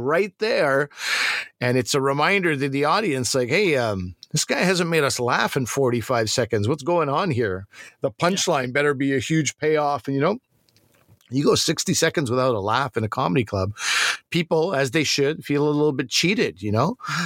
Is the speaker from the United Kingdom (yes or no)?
no; Montreal, Quebec, Canada; before the CBC, I lived in Montreal. And growing up in Montreal, on the south shore of Montreal, we were, I don't know, maybe 40 minutes from the Vermont border.